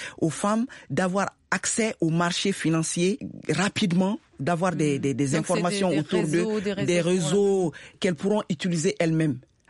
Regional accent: Mali; chez nous, au Mali

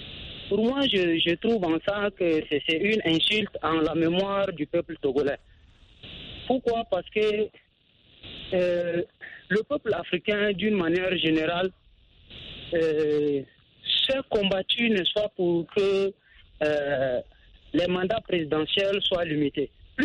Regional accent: Chad; chez moi au Tchad

